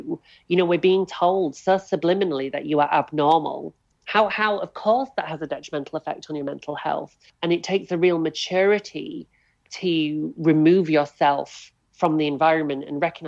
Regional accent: England, United Kingdom; And certainly growing up in the North as well.

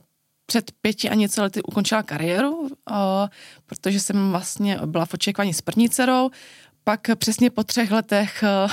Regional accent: Orlová, Moravian-Silesian Region, Czechia; já vlastně jsem celý život vyrůstala v Orlové, což my víme, že to je nejhorší město k žití

